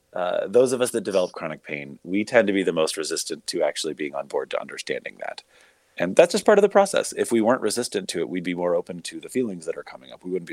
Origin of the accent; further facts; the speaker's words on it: Portland, Oregon, United States; I grew up in Portland, which is, you know, kind of a hippie town.